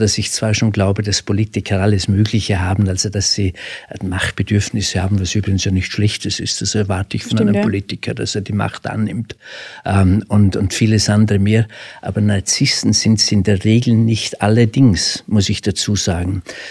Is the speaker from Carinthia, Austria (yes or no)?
no; Vorarlberg, Austria; accent: Alemannic; ich bin jetzt über Nacht angereist von Vorarlberg nach Graz. Sie hören aus meinem Dialekt, ich bin Alemanne.